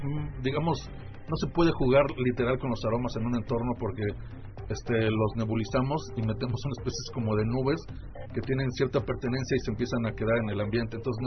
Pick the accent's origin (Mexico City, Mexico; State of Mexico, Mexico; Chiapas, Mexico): State of Mexico, Mexico; Toluca; A mí me tenían mucha coherencia porque yo soy de Toluca y ahí como siempre barro mojado.